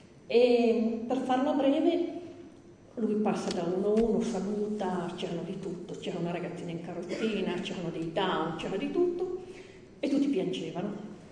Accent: Asti, Piedmont, Italy; io sono astigiana. E io sono di Portacomaro.

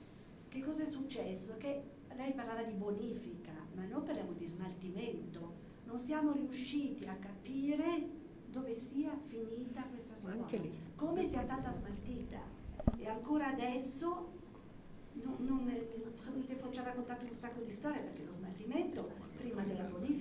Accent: Asti, Piedmont, Italy; Sì, ma veramente non l'abbiamo, noi siamo di Asti.

